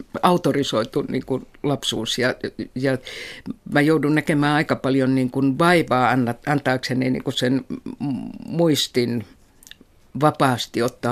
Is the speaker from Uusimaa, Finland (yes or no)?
yes; Helsinki, Uusimaa, Finland; kun mä oon … niin kyllä mä tiedän.